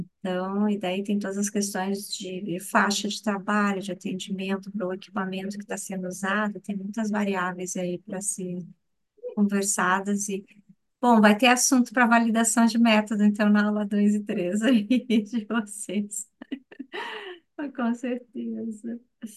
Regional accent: Rio Grande do Sul, Brazil; Eu sou do Rio Grande do Sul, então aqui é no Sul, né

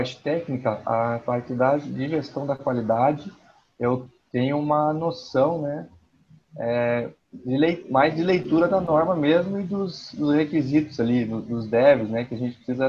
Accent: Curitiba, Paraná, Brazil; Sou aqui de Curitiba, né?

